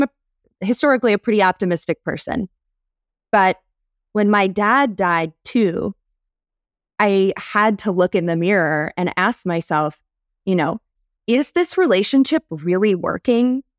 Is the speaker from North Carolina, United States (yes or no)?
yes; North Carolina, United States; I'm from North Carolina, born and raised.